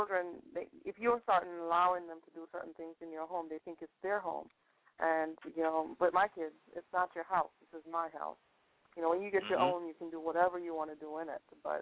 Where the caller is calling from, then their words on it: Virginia, United States; I'm from Virginia.